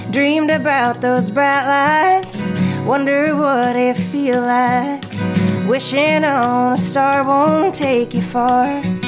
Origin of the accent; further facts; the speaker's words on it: Oregon, United States; also born or lived in Nashville; we've covered that I'm from Oregon, and now I live back on the West Coast in Northern California. But I did live in Nashville for a while